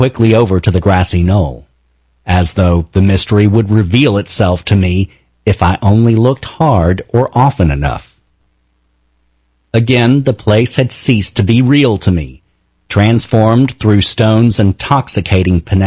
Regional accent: Arlington, Texas, United States; Of course, the fact that Dealey Plaza was so close to my hometown of Arlington played a major role in fostering my ghoulish pastime.

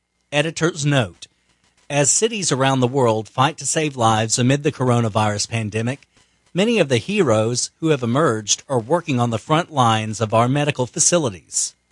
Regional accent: Del Rio, Texas, United States; My hometown newspaper in Del Rio

